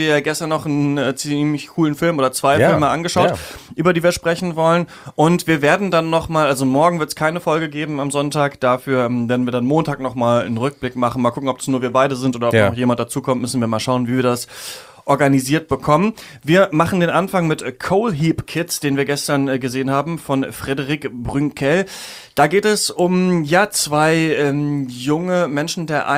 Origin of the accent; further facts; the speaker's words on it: Emmerthal, Lower Saxony, Germany; ich bin ja in Emmertal bei Hameln aufgewachsen, in Niedersachsen